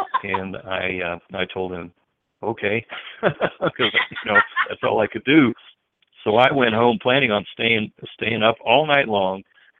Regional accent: Denver, Colorado, United States; Well, I am a Denver native, you know, born and raised in the Denver area.

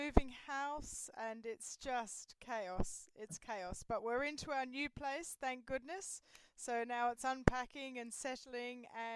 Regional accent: Australia; I was born and brought up in Australia.

